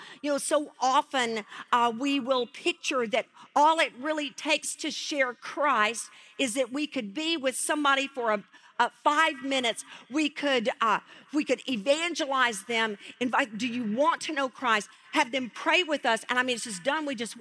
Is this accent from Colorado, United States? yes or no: no; Texas, United States; I come from Texas. We wear cowboy boots there if we're going to ride a horse.